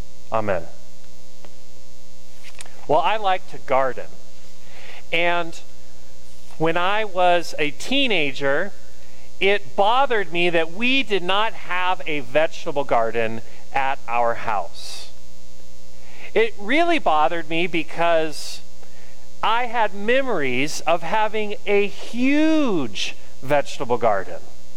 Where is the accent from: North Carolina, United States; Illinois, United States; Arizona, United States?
Arizona, United States; Sedona; Now, the thing you got to understand about agriculture in where I grew up in Sedona is that we lived near Oak Creek.